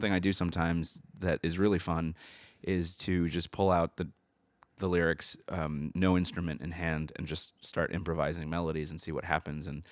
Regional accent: Brooklyn, New York, United States; I grew up here in Brooklyn in Williamsburg.

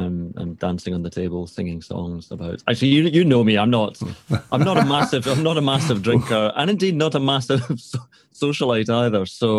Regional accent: Scotland, United Kingdom; you say this as a Scot, and other Scottish people go, what's wrong with your tradition?

